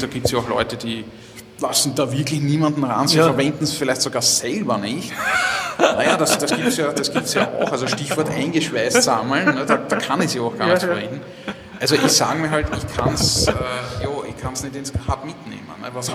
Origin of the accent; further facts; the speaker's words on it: Vienna, Austria; Ich bin ja Wiener, ich würde natürlich auch liebend gerne was in Wien machen